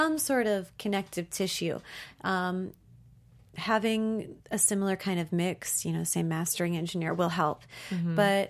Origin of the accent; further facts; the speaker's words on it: Chicago, Illinois, United States; which was crazy because I'm from Chicago.